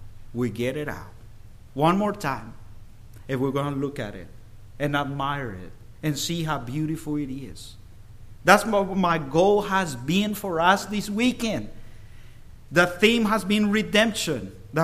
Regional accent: El Salvador; also born or lived in Central America; But I was born and raised in El Salvador.

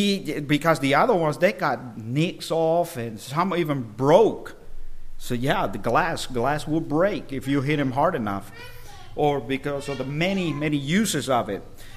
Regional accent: El Salvador; also born or lived in Central America; But I was born and raised in El Salvador.

